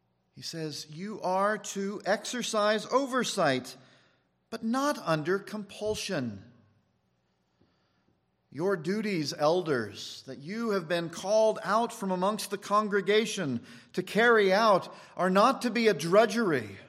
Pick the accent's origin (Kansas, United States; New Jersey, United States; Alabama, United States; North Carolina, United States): Kansas, United States; I never saw one, you know, come and threaten the sheep when I was growing up in Kansas.